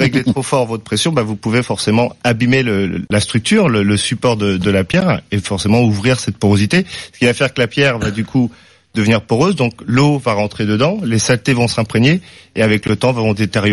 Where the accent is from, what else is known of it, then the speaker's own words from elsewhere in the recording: Normandy, France; Je suis normand aussi.